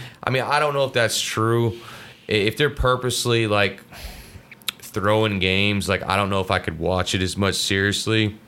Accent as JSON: {"language": "English", "region": "Missouri", "country": "United States", "said": "I am from Missouri, but I would personally like to see Josh Allen go to the Super Bowl this year."}